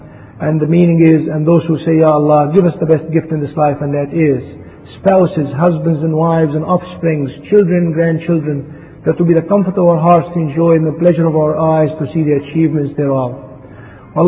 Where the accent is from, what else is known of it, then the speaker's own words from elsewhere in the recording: Egypt; When I was growing up in Egypt, they used to brainwash me and my wife